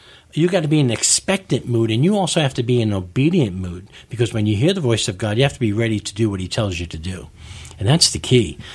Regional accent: New York, United States; You know, I'm a New Yorker.

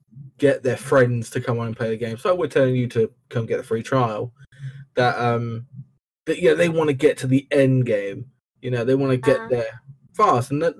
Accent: Ireland; Nah, I'm Irish and we don't drink responsibly.

